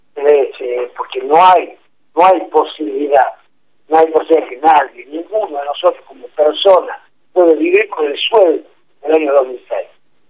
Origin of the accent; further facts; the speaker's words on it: La Rioja, Argentina; como ciudadano, como argentino, como riojano, como ciudadano